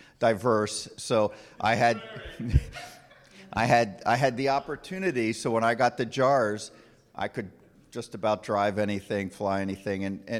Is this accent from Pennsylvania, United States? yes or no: yes; Lititz, Pennsylvania, United States; And so I grew up here in Lititz. My parents had a farm in Mountjoy. I grew up driving tractor before I should have.